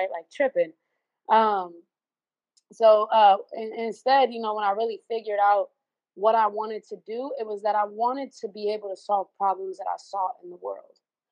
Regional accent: Richmond, California, United States; I'm from California. I'm from a city called Richmond. No, not Richmond, Virginia. If anyone's ever seen Coach Carter, that was about Richmond, California. Yeah, shout out. real Richmond. I'm from Richmond.

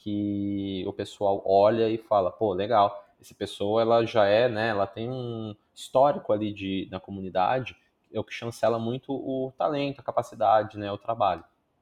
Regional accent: Bauru, São Paulo, Brazil; also born or lived in Porto Alegre; a gente é daqui de Bauru, né, interior de São Paulo, né. Na época eu tive uma experiência de sair, de ir para uma capital, fiquei uns anos em Porto Alegre

